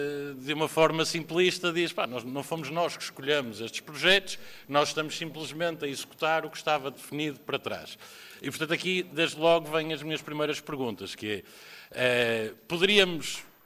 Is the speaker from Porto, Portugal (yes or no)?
yes; Porto, Portugal; E como eu sou do Porto